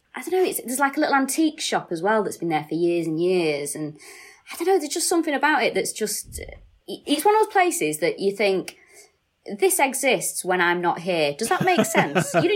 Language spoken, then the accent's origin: English; Manchester, North West England, United Kingdom; I am from Manchester.